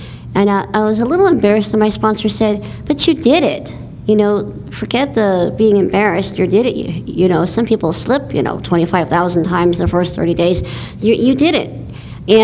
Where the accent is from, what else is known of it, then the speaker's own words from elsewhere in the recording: Sherman Oaks, California, United States; I'm from Sherman Oaks, California, which is part of Los Angeles.